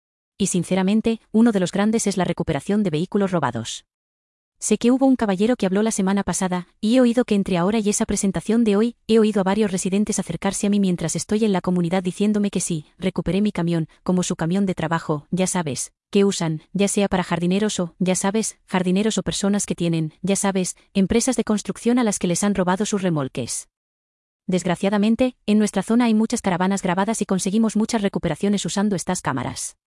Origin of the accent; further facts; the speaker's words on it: Valinda, California, United States; Crecí en Valinda y vengo de la calle. Crecí aquí prácticamente toda mi vida hasta principios de los 2000.